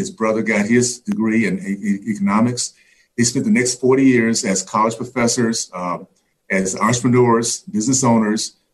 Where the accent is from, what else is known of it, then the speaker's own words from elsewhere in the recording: Columbus, Ohio, United States; born there; I was born actually in Columbus, Ohio.